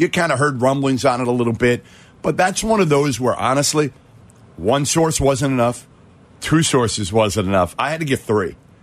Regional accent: Boston, Massachusetts, United States; So you remember that morning, and I'm from Boston, Brad Stevens moved from being a coach to the GM of the Celtics

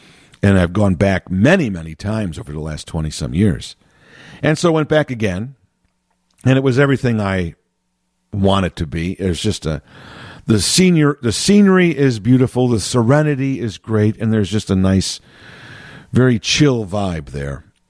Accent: Chicago, Illinois, United States; I'm from Chicago. Yes, we have skyscrapers, but ours are man-made.

